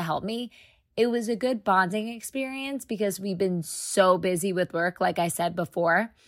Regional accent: New Jersey, United States; because you know I'm from Jersey and I love me some meatballs.

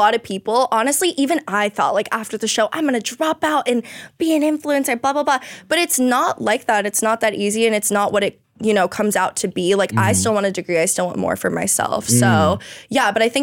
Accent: Miami, Florida, United States; also born or lived in Alabama; so I'm originally from Miami, went to school in Alabama.

